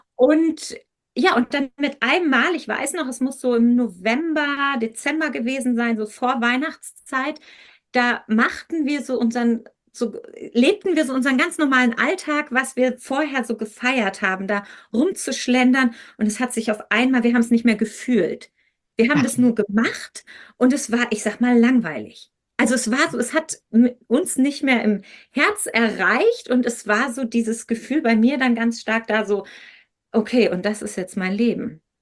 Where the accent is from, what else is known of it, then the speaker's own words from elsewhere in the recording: Lower Saxony, Germany; Ich komme aus dem Osnabrücker Land